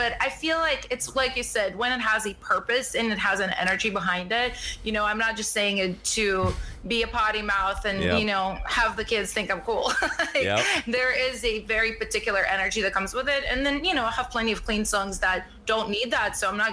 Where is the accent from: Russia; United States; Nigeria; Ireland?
Russia; English is a second language; I'm actually originally from Russia